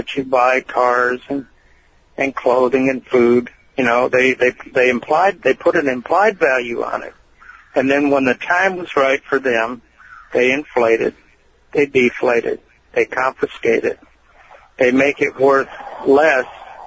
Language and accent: English; Detroit, Michigan, United States; than growing up in Detroit and getting in a fight and never getting a punch in.